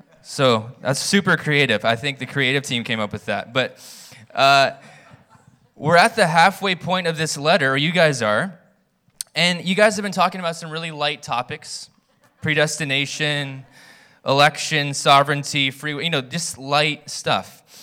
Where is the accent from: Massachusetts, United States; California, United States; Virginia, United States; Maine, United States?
Virginia, United States; now in Alliston, Canada; I grew up in Virginia and met my wife in Hawaii years ago, and we've been in Alliston for the last 12 years.